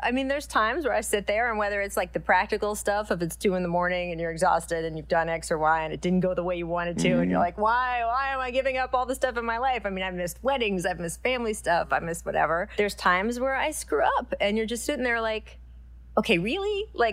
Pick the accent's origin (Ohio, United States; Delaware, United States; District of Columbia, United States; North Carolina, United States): District of Columbia, United States; Washington; For me, so I grew up in the Washington, D.C. area, the Washington Post, great newspaper.